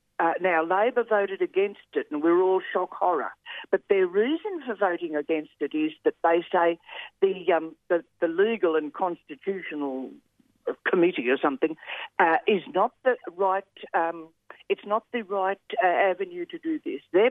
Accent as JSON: {"language": "English", "country": "Australia", "said": "I love being an Australian in a sense, really."}